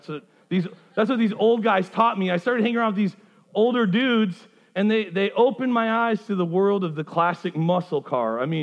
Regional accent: Wisconsin, United States; I'm from Wisconsin, but I said yeet yeet.

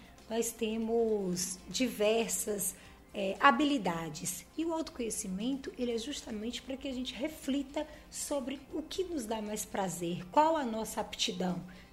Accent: Canavieiras, Bahia, Brazil; born there; also born or lived in Salvador / Rio de Janeiro; now in Ilhéus, Brazil; Eu nasci em Canavieiras, né? Mas morei em Salvador, no Rio de Janeiro. Me formei no Rio de Janeiro. E logo em seguida vim morar aqui em Ilhéus.

